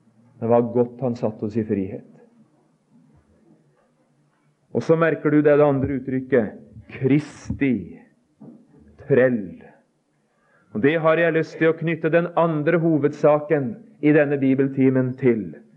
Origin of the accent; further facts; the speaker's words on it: Telemark, Norway; Det var et nydelig og det var et riktig uttrykk de brukte i vekkelsene hjemme i Telemark.